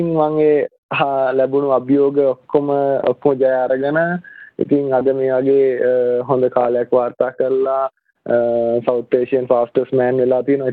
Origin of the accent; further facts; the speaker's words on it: Pannala, North Western Province, Sri Lanka; මගේ ගම පන්නල. මම මුලින්ම පාසල් ඉස්කෝලේ ගියේ පන්නල ජාතික පාසලට.